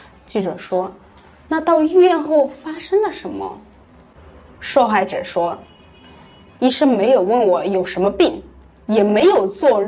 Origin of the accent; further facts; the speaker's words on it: China; 但身为中国人，我很能理解他这么做的原因。